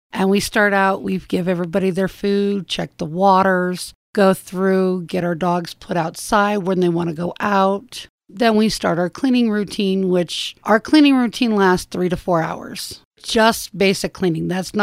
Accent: California, United States; moved away; also born or lived in Oregon; Originally from California, just north of Sacramento. Lived there for a few years, and then I moved to Oregon.

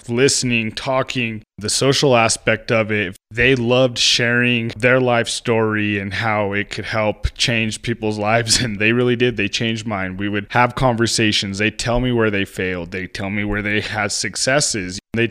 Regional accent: Colorado, United States; Well, I'm originally from the Valley. Right now, I reside in San Luis, Colorado.

